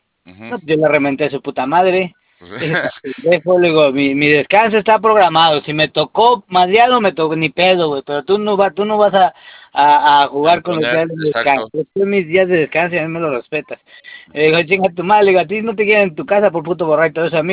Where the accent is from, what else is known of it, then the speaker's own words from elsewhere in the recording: Mexico City, Mexico; Yo nací ahí en México, carnal, yo soy chilango, bueno, capitalismo ahí de la Guerrero.